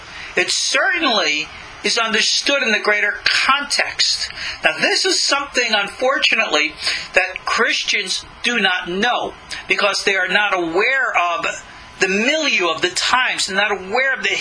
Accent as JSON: {"language": "English", "town": "Long Island", "region": "New York", "country": "United States", "tie": "born or raised there"}